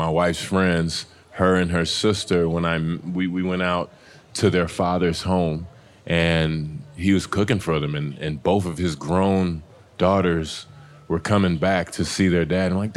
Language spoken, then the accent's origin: English; Texas, United States; I'm from Texas.